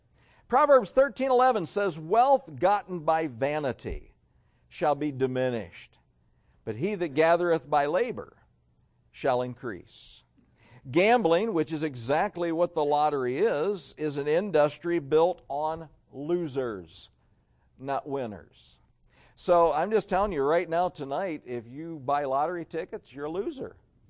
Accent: Stryker, Ohio, United States; I grew up sheltered. I grew up in Stryker. I grew up with farming community.

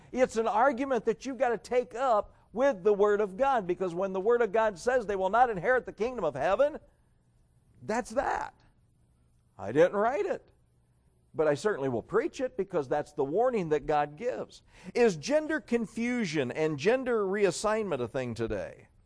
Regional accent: Stryker, Ohio, United States; I grew up sheltered. I grew up in Stryker. I grew up with farming community.

